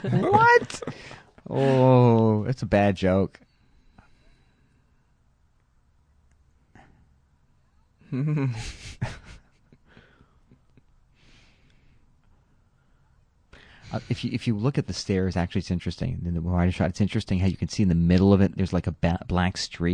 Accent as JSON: {"language": "English", "town": "Montreal", "region": "Quebec", "country": "Canada", "tie": "born or raised there", "said": "growing up in Montreal, honestly, I mean, it got cold."}